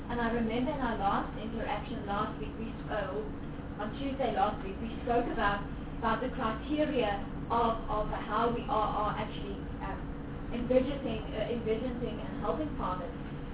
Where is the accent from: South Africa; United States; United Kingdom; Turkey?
South Africa; Free State; I come from the Free State, so I know implementing agents